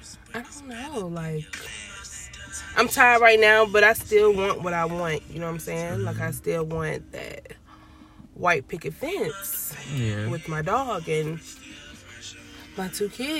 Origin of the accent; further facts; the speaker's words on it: Virginia Beach, Virginia, United States; I'm from Virginia Beach, and my major is nursing.